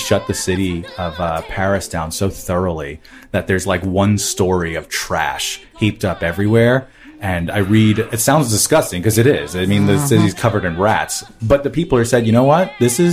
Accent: England, United Kingdom; And that's from, as an English person who hated math class, that is very base.

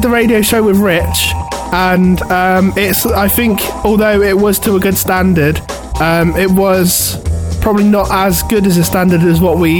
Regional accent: Swindon, South West England, United Kingdom; I'm from Swindon

